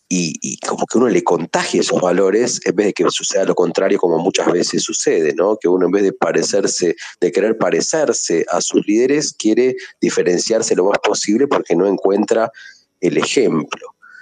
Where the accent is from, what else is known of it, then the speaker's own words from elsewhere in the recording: Argentina; me da, como argentino, me da un poquito de vergüenza